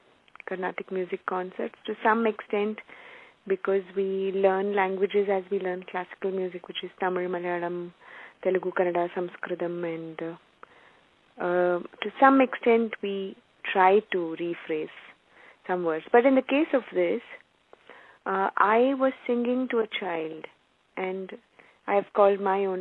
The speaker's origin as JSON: {"language": "English", "town": "Mumbai", "region": "Maharashtra", "country": "India", "tie": "born or raised there", "also_born_or_lived": "Kolkata", "lives_now": "Chennai, India", "said": "The reason being, I was born in Calcutta. And when I was young, a few years old, I came to Bombay. And then I now live in Chennai."}